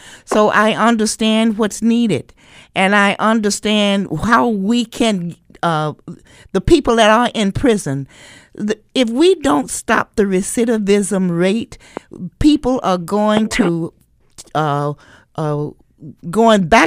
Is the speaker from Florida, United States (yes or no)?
no; Maryland, United States; I'm from Black Court Projects, 26 South Exeter Street, Apartment 4F.